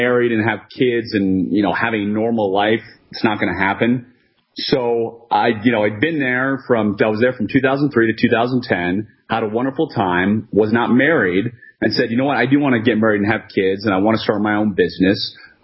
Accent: Washington, D.C. area, United States; You know, I was born and raised just outside of Washington, D.C., and, you know, getting ready to graduate college, didn't want a real job, and sent out a ton of applications.

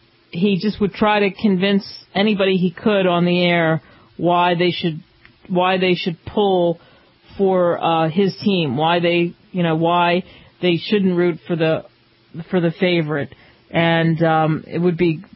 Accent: Philadelphia, Pennsylvania, United States; I grew up in Philly

